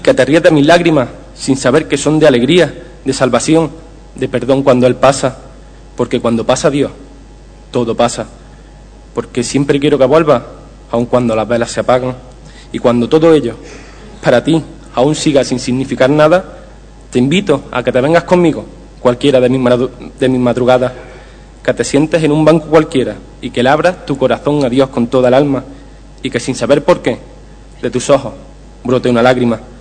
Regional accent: Priego de Córdoba, Andalusia, Spain; Soy de Priego, y mucho que voy a contar que no sepáis ya

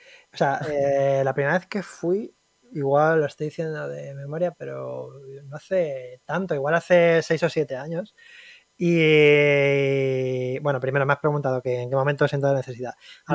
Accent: Albacete, Castilla-La Mancha, Spain; Yo vivía en Albacete de pequeño y en Albacete no teníamos televisión autonómica.

